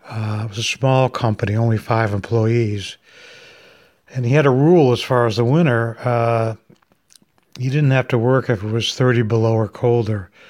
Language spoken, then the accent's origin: English; New Hampshire, United States; I was from New Hampshire, and I didn't think it was particularly great weather.